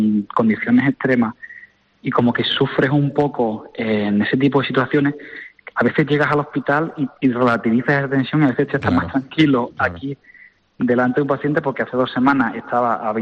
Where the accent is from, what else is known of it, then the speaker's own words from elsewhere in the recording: Cádiz, Andalusia, Spain; now in Zaragoza, Spain; Yo soy gaditano